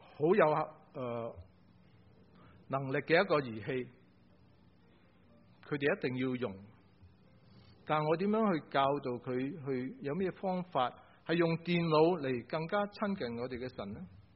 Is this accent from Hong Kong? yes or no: yes; Hong Kong; accent: Hong Kong; 你就听到我的香港口音多一点